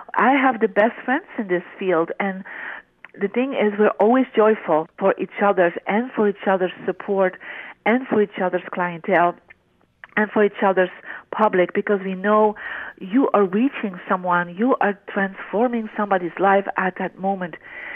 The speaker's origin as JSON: {"language": "English", "country": "Belgium", "moved": "as an adult", "lives_now": "San Francisco, United States", "said": "9 years ago I immigrated to America from Belgium. I'm a Belgian citizen. I came here and I ended up in San Francisco"}